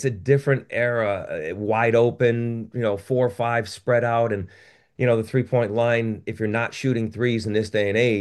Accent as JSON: {"language": "English", "region": "Connecticut", "country": "United States", "said": "I'm from Connecticut and I root for UConn"}